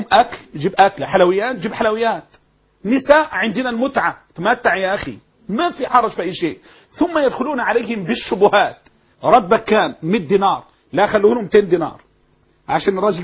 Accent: Egypt; احنا الشعب المصري

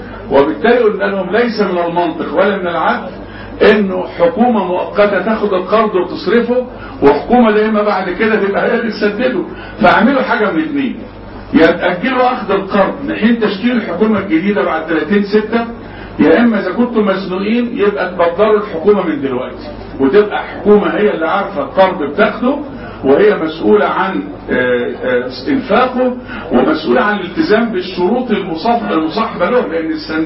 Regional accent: Egypt; بنعاني منها اقتصاديا كمصريين دلوقتي.

